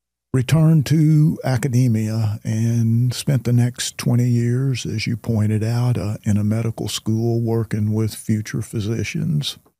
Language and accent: English; Shreveport, Louisiana, United States; born there; I was born in the South in Shreveport, Louisiana, and I graduated high school in 1969.